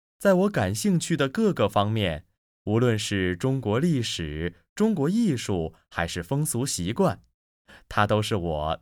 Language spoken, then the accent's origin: Chinese; Germany; Chinese is a second language; 我们德国人从小受到的教育就是做错了事要道歉